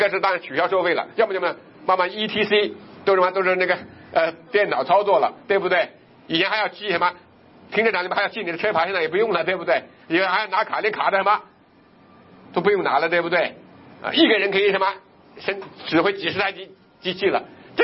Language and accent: Chinese; China; 好，现在我们中国人冲到第二个层次，叫生活层次。